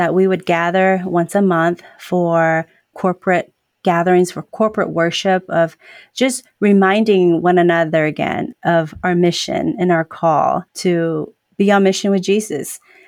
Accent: Kentucky, United States; born there; So from there, they ended up here in America, and I was born in Kentucky, of all places.

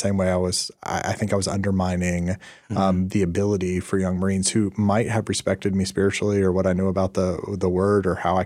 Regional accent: the South, United States; If you're in the South, and there may be some other areas, I grew up in the South, and there's a culture in the South that actually

